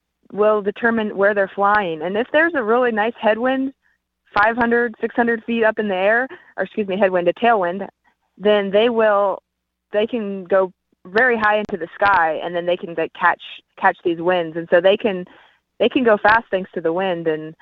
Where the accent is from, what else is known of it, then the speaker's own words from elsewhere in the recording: Kansas City, Missouri, United States; about as the size of my hometown in Kansas City.